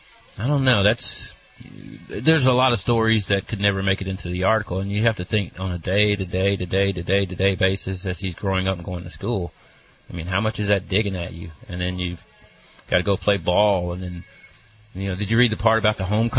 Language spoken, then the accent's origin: English; United States; growing up in Blount County, I used to carry newspapers in a wagon for the local paper when I was 10.